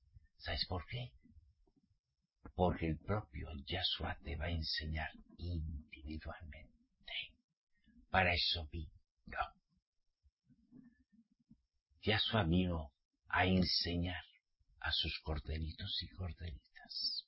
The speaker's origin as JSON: {"language": "Spanish", "town": "Pamplona", "region": "Navarre", "country": "Spain", "tie": "born or raised there", "said": "En mi católica Navarra. En Pamplona. Todo era catolicismo."}